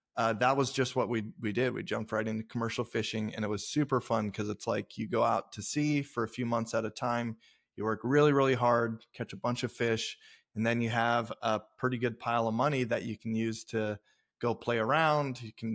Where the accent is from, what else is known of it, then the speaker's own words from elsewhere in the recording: Homer, Alaska, United States; So we grew up here in Homer, Alaska. It's a small town you know, 5,000 people.